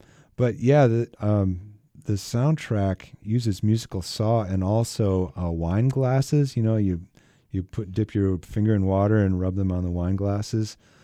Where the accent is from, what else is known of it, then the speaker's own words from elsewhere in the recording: Minnesota, United States; accent: Minnesota; growing up in Minnesota, this is really dear to my heart, the movie Fargo. Yeah, when I was growing up, we actually had that Minnesota accent that they're making fun of.